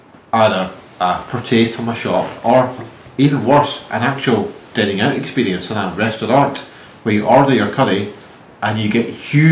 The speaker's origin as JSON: {"language": "English", "town": "Glasgow", "region": "Scotland", "country": "United Kingdom", "said": "I'm from Glasgow"}